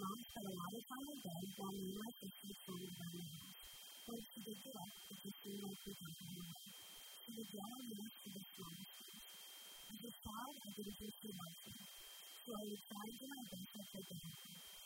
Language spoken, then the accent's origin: English; Newfoundland and Labrador, Canada; I was raised in Labrador with my dad, mom, and sisters.